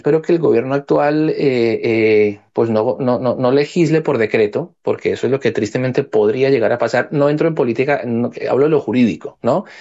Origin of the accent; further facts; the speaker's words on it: Colombia; como colombianos y como migrantes en el extranjero, en nuestro país, hay que seguir cotizando